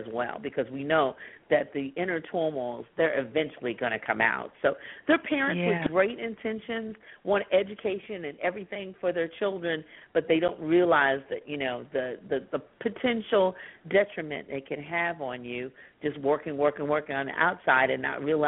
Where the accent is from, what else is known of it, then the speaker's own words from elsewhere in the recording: Louisville, Kentucky, United States; Cincinnati's 100 miles from my hometown, Louisville, so that's kind of the tri-state area, Louisville, Cincinnati, Indianapolis.